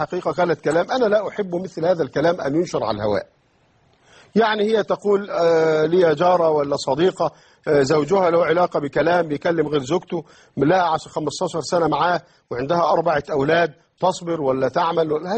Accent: Egypt; عندنا في مصر الآن

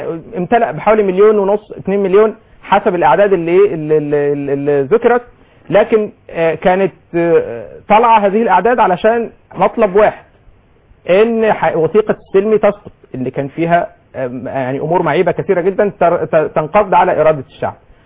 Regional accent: Egypt; احنا كمصريين بكل طوائفنا

